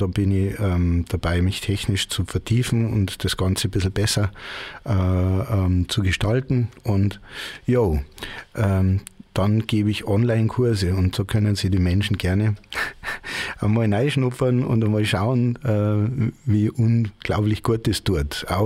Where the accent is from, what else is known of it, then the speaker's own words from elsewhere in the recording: Bavaria, Germany; was halt so traditionell bei uns in Bayern ist. Und ich bin dann mit 7 Jahren, habe ich den Königsjodler schon sehr gut gekonnt